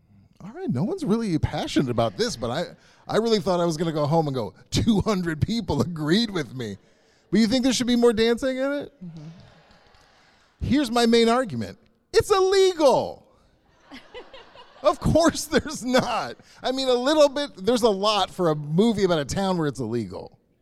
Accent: Missouri, United States; And I'm from Missouri, and that's a very small town.

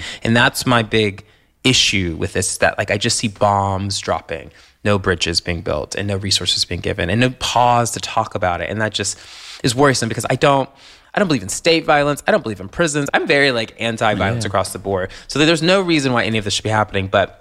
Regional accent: the South, United States; thinking a lot about us as Black Americans and what you and I have had to go through our whole lives growing up in the South

